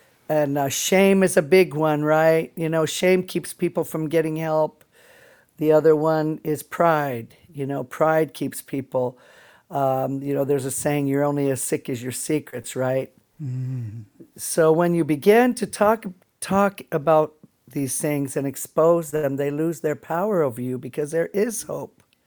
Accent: Alaska, United States; There was a lot of peer pressure, you know, where I grew up. And I'm from the Bristol Bay region.

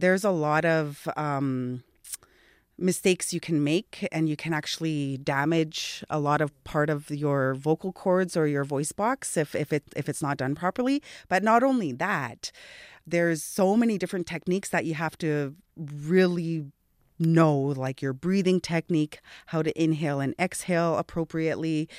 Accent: Winnipeg, Manitoba, Canada; born there; So I was born in Winnipeg.

